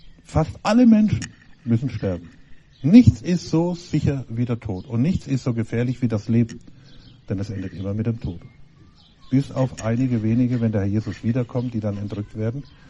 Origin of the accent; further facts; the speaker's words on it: Bavaria, Germany; Es ist nur interessant, dass beispielsweise bei uns in Bayern ganz andere Regeln gelten als bei euch hier.